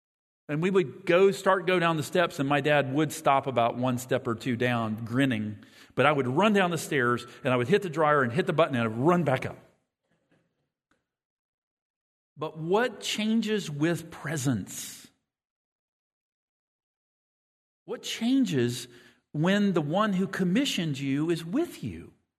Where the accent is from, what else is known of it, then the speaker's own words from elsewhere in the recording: West Virginia, United States; I remember we had a basement where I grew up in West Virginia.